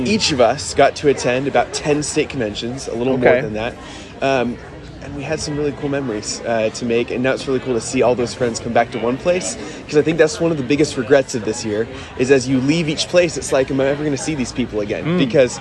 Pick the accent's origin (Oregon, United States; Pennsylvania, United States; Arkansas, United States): Oregon, United States; I'm from Oregon, all the way over on the West Coast.